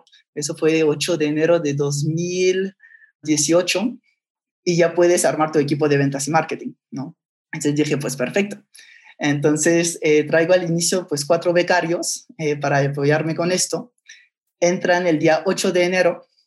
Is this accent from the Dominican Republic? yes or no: no; France; moved away as an adult; also born or lived in Barcelona, Spain; yo soy franco-catalán, te diría. Nací en Barcelona, papá catalán y mamá francesa. Entonces, a los 3 años se separan mis papás, entonces me voy de Barcelona a Francia y ahí es donde crecí casi toda mi vida. Estuve en Francia hasta los 20 años